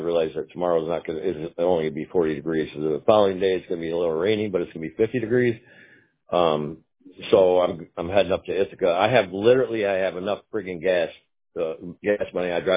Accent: Ireland; Last night was a tough night. I'm Irish, so it was a long night.

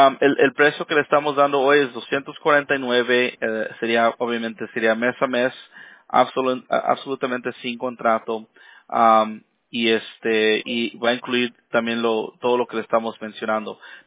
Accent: Mexico; now in United States; Yo soy mexicano

